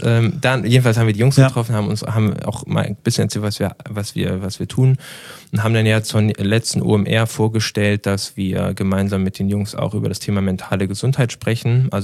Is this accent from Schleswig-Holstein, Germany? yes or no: yes; Schleswig-Holstein, Germany; Ich bin ja eigentlich Schleswig-Holsteiner